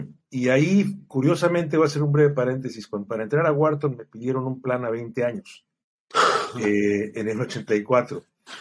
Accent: Mexico City, Mexico; born there; yo nací en la Ciudad de México en 1959. Estudié en colegios católicos

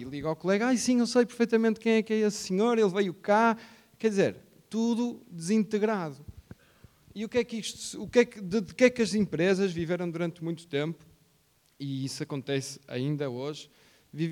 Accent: Porto, Portugal; Sou engenheiro mecânico, sou aqui do Porto, sou portista também

